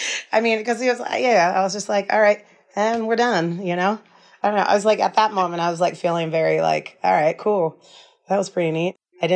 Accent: Alaska, United States; And I just like said, hold my phone. I'm from Alaska. I got this.

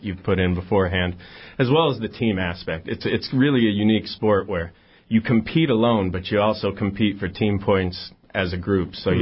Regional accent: Iowa, United States; Well, I grew up in a place where wrestling was kind of non-negotiable. I grew up in Iowa, so it was a big thing there.

